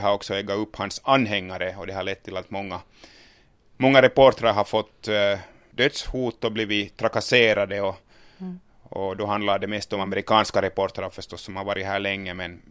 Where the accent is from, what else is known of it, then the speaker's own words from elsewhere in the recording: Finland; now in United States; Och en kvinna tyckte att jag borde åka tillbaka till Finland när jag sa att jag kommer från Finland.